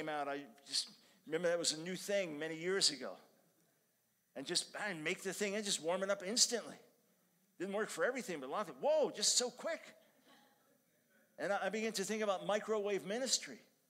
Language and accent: English; New York, United States; And I'm a New Yorker.